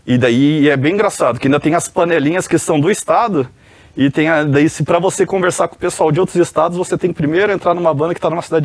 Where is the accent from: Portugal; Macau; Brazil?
Brazil; Lages, Santa Catarina; que eu sou de Lages. Lages é a Serra Catarinense.